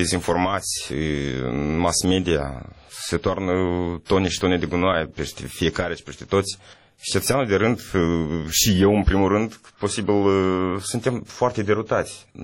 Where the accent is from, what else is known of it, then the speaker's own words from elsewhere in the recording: Moldova; Eu sunt moldovean, ea ruschi.